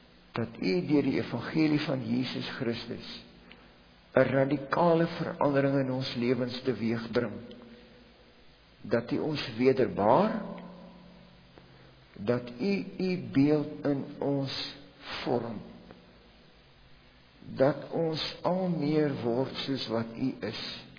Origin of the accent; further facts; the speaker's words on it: KwaZulu-Natal, South Africa; Ek het in Natal groot geword. En ek het Zulu geleer as kind. Ek het vir 7 jaar in Zulu gepreek ook.